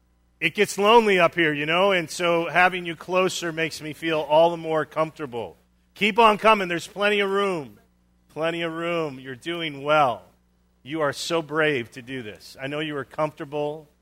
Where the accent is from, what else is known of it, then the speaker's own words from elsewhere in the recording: Chicago, Illinois, United States; now in Dubuque, United States; You see, I grew up in Chicago, Wrigley Field, Chicago Cubs.